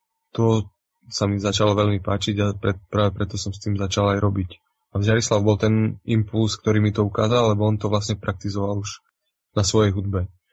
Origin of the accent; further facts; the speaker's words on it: eastern Slovakia, Slovakia; napríklad na strednom Slovensku je úplne iný folklór ako u nás na východe